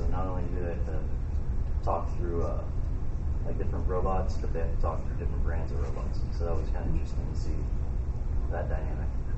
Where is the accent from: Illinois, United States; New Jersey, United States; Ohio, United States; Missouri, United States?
Ohio, United States; Marysville; So I was born in Marysville, Ohio. I've lived here my entire life